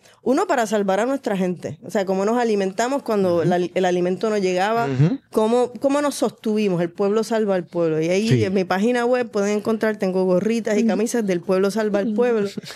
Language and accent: Spanish; Puerto Rico; Y yo soy puertorriqueña y he visto muchos momentos de nuestra historia.